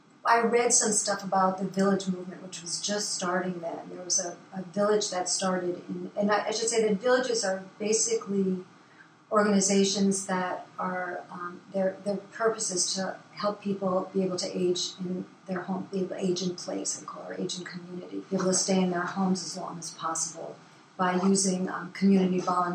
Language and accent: English; New York, United States; also born or lived in Portland / San Francisco / Oakland; now in Brisbane, United States; Well, I grew up in New York, near New York City, and then I lived in Portland, Oregon for a little while, and in 1973, I moved to the Bay Area.